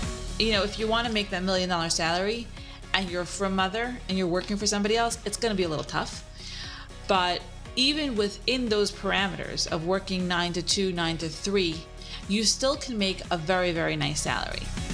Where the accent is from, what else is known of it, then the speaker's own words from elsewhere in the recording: Lakewood, New Jersey, United States; Born somewhere in New Jersey or New York. I was raised in Lakewood. So I guess that's where I identify with as my hometown.